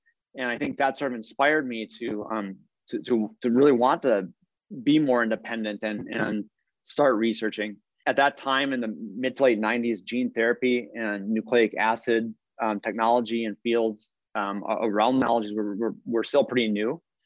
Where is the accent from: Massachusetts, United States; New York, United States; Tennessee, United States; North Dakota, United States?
North Dakota, United States; I'm from North Dakota originally